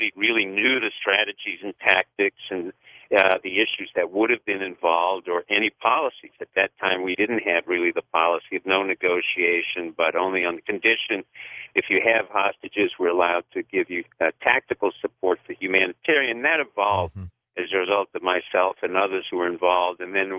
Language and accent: English; United States; I'm an American. I'm just like anybody else